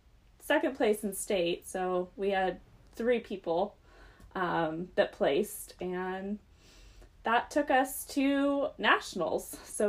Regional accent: Idaho Falls, Idaho, United States; And so I'm actually originally from Idaho Falls, Idaho.

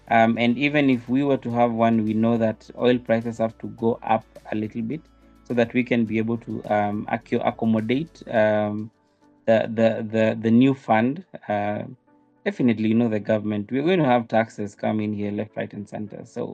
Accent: Kenya; As a Kenyan, I'm tired of taxes.

